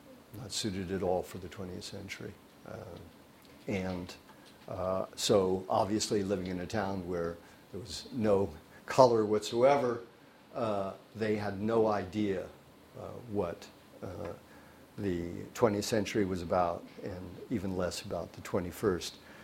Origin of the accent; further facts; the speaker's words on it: San Francisco, California, United States; I was born in San Francisco on December 18th, 1943, so during the war, the only war we talk about of our generation. And we lived on Liberty Street near Mission Dolores.